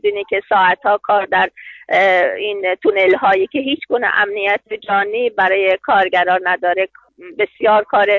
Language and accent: Persian; Iran; این تجربه هست برای من که از ایران میام